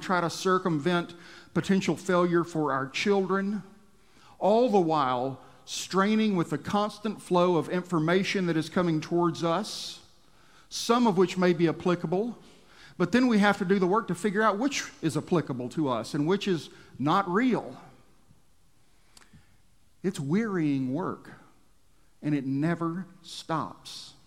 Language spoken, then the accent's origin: English; Texas, United States; When I was growing up in West Texas, cattle ranching was the main industry. Most of my friends were sons of cattle ranchers